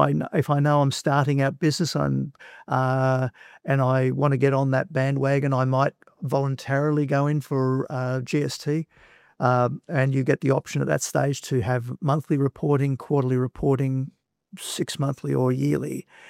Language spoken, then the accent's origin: English; Australia; Australians, we came here from Great Britain.